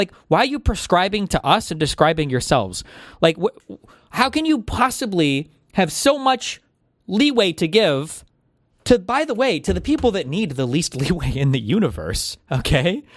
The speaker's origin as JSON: {"language": "English", "town": "New York City", "region": "New York", "country": "United States", "said": "I'm a New Yorker."}